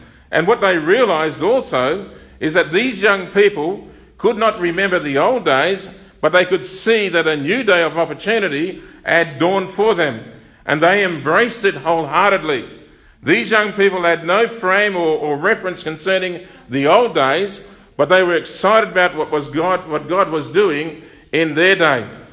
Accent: Narrogin, Western Australia, Australia; I remember as a child growing up in Narrage

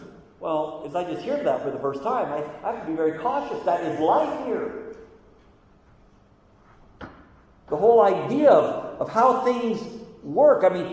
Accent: United States; I come from America where everybody's a cowboy.

